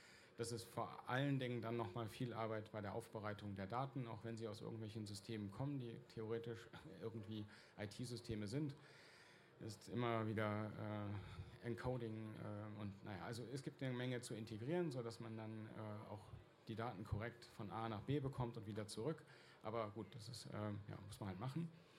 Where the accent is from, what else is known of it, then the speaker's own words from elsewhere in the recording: Berlin, Germany; Ja, ich komme aus Berlin und da war es da so.